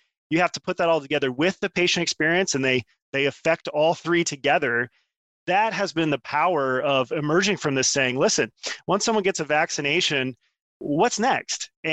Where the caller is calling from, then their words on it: Midwest, United States; I'm calling from the Midwest.